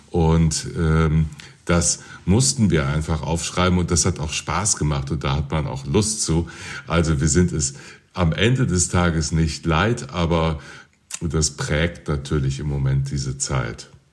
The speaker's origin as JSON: {"language": "German", "region": "Berlin", "country": "Germany", "said": "als Berliner"}